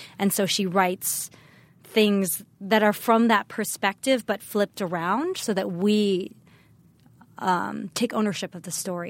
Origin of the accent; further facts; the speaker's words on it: United States; So, and I am Taiwanese American